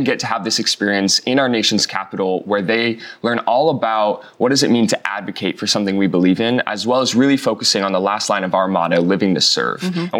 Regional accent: San Luis Obispo, California, United States; I'm from San Luis Obispo, California, right there on the Central Coast.

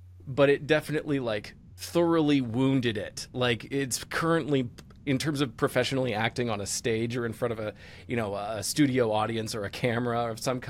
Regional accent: Massachusetts, United States; now in Chicago, United States; mainly because I'm from Massachusetts, and so spending time in Boston, there's sort of a very familiar environment or attitude with Chicago and Boston people.

